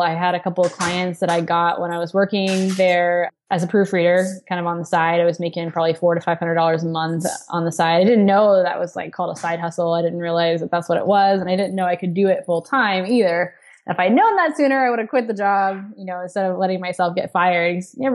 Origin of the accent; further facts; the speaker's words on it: Orlando, Florida, United States; So I grew up in Orlando. I was kind of just a nerd. I went to school in Orlando, stayed in college for college.